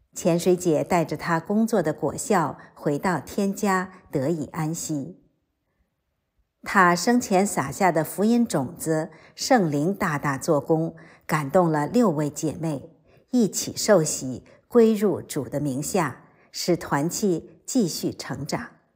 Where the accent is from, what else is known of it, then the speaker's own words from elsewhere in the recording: Taiwan; now in United States; 我出生和成长在台湾，总以为基督教是西方人的信仰，没想到神竟把我带到了美国。